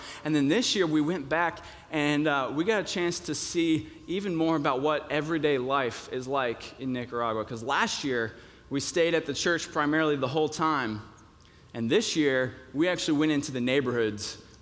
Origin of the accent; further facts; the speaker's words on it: Georgia, United States; also born or lived in Florida; As I said earlier … I'm the student pastor. I grew up in Georgia and Florida, and then I went to a small liberal arts Christian school in Arkansas